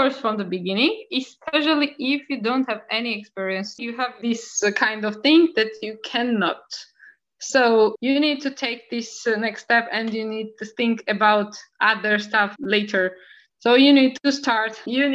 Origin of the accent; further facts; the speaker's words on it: Georgia; I told them that I'm from Georgia. In Georgia, mostly we have a dark, like, brown color here.